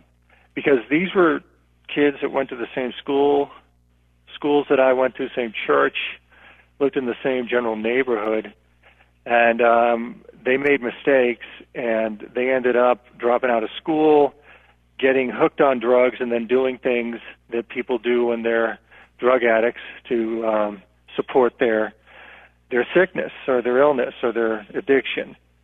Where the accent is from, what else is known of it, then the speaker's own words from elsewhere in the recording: Worcester, Massachusetts, United States; Well, I'm from Worcester, Massachusetts